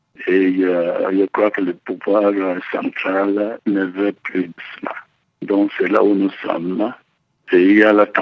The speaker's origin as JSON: {"language": "French", "region": "Anglophone Cameroon", "country": "Cameroon", "said": "j'ai passé presque 30 ans de ma vie de prêtre évêque au Cameroun francophone et je suis originaire du Cameroun anglophone."}